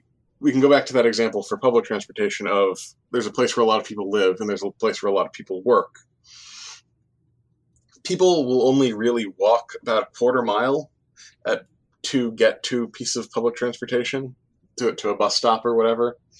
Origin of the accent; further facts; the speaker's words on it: New Jersey, United States; I grew up in New Jersey.